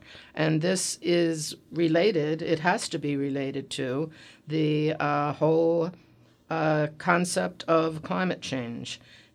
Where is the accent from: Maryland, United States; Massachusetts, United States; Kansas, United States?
Maryland, United States; Baltimore; Reflections on Baltimore, my hometown.